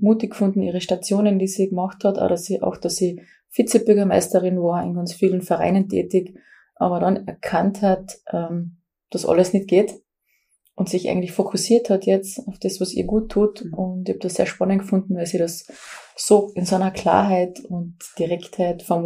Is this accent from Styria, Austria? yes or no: yes; Fürstenfeld, Styria, Austria; now in St. Veit an der Glan, Austria; Ich bin eine echte Fürstenfelderin. Durfte noch in Fürstenfeld im Krankenhaus geboren werden.